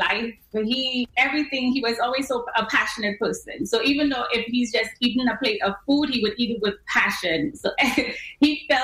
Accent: Castries, St. Lucia; moved away as an adult; now in United States; I was born in St. Lucia, in Castries, St. Lucia. I went to Ave Maria. I went to Castries Comprehensive. Graduated in 99

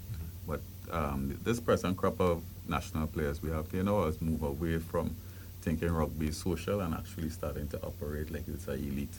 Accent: Trinidad & Tobago; now in Saint Lucia; as a Trinidadian coming to St. Lucia

